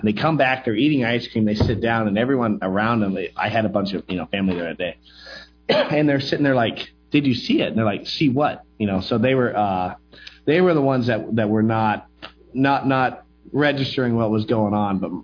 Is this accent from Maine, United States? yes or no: no; Sacramento, California, United States; And I'm from Sacramento, which is only about 90 miles away.